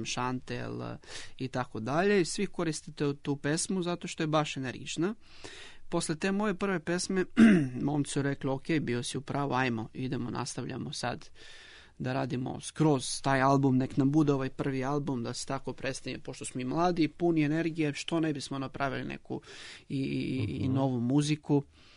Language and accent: Serbian; Vladičin Han, Southern and Eastern Serbia, Serbia; sam iz Vladičinog Hana na jugu